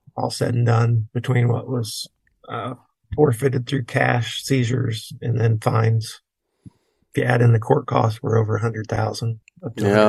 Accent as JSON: {"language": "English", "region": "Indiana", "country": "United States", "said": "I'm originally from Indiana."}